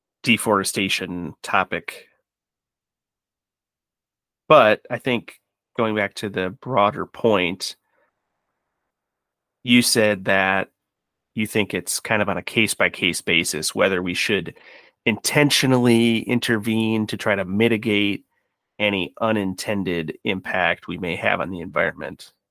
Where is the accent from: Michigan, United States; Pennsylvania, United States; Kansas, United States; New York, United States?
Michigan, United States; so I grew up in Michigan.